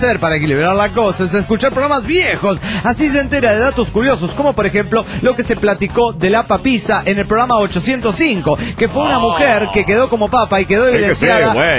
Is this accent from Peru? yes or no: no; San Martín Texmelucan, Puebla, Mexico; de Texmelucan, Puebla, México.